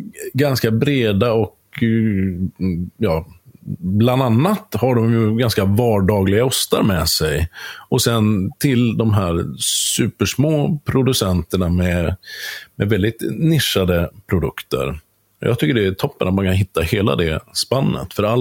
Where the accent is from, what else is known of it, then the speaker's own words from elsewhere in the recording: Mälardalen, Sweden; även om jag är från Mälardalen